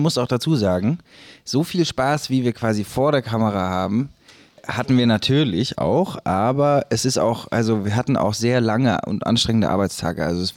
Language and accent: German; Munich, Bavaria, Germany; weil ich komme aus München und mein Schwäbisch ist halt kein echtes Schwäbisch